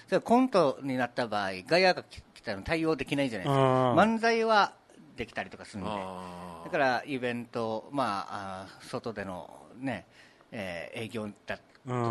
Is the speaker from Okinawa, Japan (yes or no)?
yes; Okinawa, Japan; accent: Okinawan; 分かりやすく標準語なまりでうちななまりしてからの